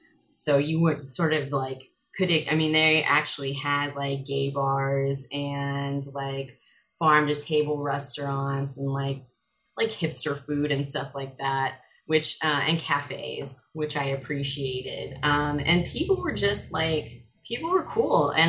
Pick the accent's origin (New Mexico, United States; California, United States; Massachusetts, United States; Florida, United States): California, United States; Fresno; I'm from the Central Valley, from Fresno, actually. My dad's family, my dad's dad's family goes back generations, a couple generations in California.